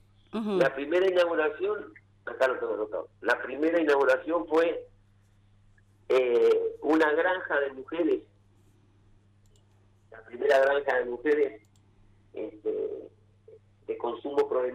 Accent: Argentina

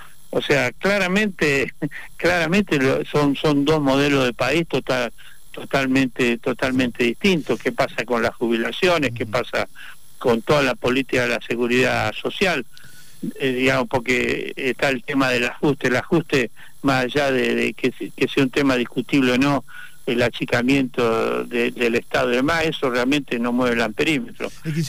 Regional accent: San Martín de los Andes, Neuquén, Argentina; Yo soy de San Martín de los Andes

